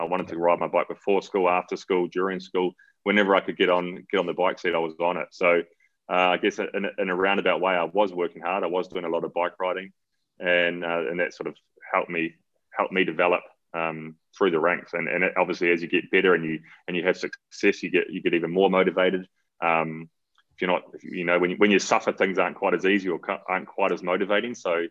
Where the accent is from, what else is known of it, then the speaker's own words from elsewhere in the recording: Rotorua, Bay of Plenty, New Zealand; growing up in Rotorua, which is sort of world renowned for mountain biking